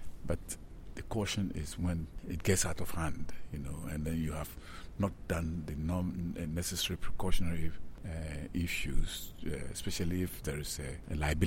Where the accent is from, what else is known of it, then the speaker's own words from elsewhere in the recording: Ghana; from Ghana. I'm a professor at the University of Ghana, and I provide policy support to the government of Ghana on issues to do with science.